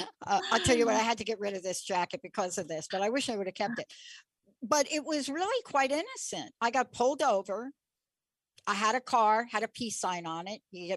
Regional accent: New York, United States; I was in New York with him. I'm from New York.

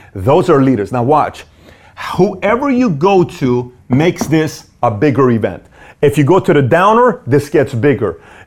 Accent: Iran; I'm Iranian, okay? And I'm going from Iran.

